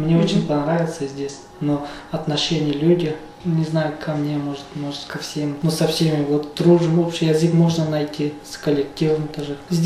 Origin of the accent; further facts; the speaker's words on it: Shymkent, Turkistan Region, Kazakhstan; also born or lived in Dushanbe, Tajikistan; Я родился в Южном Казахстанской области, город Чимкент. Ну, район там, ЖТСА, Мактаралский называется. Ну, там родился, вырос, но учился, потом 11 класс закончил на казахском языке там.